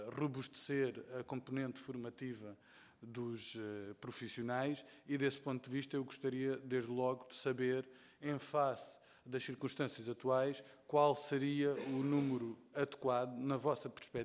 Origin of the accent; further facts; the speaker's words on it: Faro, Portugal; Eu sou algarvio